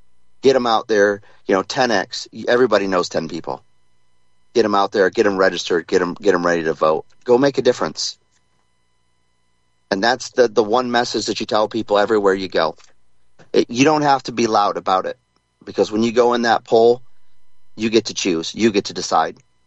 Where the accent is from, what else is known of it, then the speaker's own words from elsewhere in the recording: Michigan, United States; back to Crawford County for the Asaba Canoe Marathon, my hometown county. I'm really looking forward to getting back home